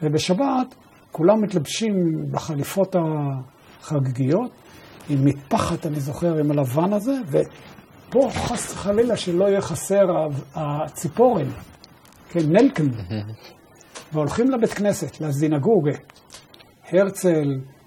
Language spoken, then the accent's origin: Hebrew; Kfar Shmaryahu, Central District, Israel; also born or lived in Sweden; וכך נולדתי בשוודיה, בגלל שבר ברגל. ואז עברנו משם לכפר שמריהו.